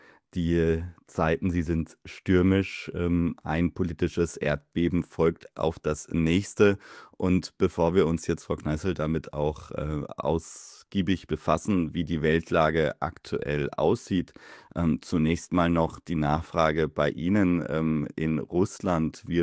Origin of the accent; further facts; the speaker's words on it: Germany; Ähnliches gilt hier für meine Heimat in Deutschland.